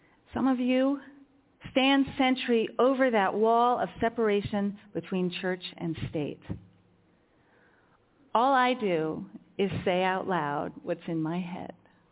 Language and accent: English; Virginia, United States; an acquaintance near my hometown in the Shenandoah Valley, a white-haired southern gentleman.